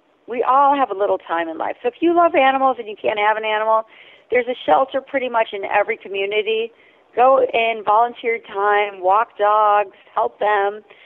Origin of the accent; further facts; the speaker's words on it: Ohio, United States; now in New York City, United States; Yeah, so I grew up in Ohio. I had horses and rabbits and dogs and cats.